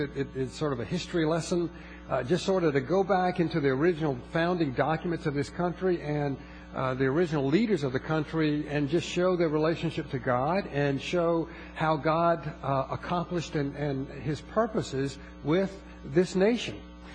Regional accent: United States; I'm an American. I'm proud of my country.

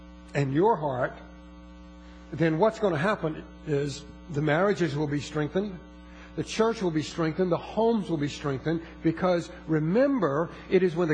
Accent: United States; I'm an American. I'm proud of my country.

